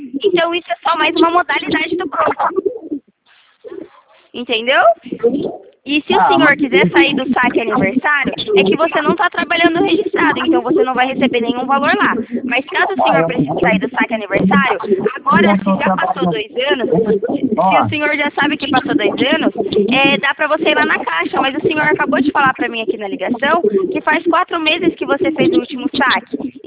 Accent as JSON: {"language": "Portuguese", "town": "Itatiba", "region": "São Paulo", "country": "Brazil", "said": "Eu sou de Itatiba, São Paulo."}